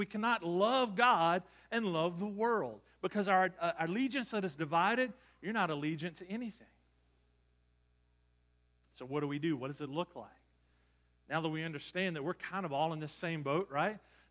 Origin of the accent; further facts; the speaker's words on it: Louisiana, United States; And I'm sitting here from Louisiana, and I was like, "Neither. I'm an LSU fan."